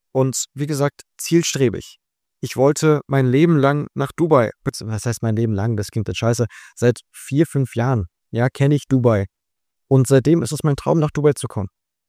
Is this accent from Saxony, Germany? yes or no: no; Berlin, Germany; geboren bin ich 2006 in Berlin. Ich bin aufgewachsen, auch in Berlin und hatte eine sehr, sehr gute Kindheit.